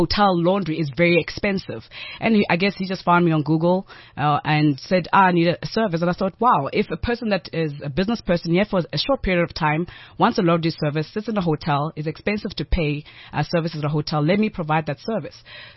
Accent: Free State, South Africa; I come from the Free State

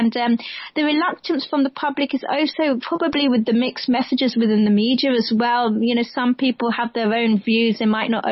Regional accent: London, United Kingdom; I've been born and bred in London, but this is the very first time I've actually felt that real fear

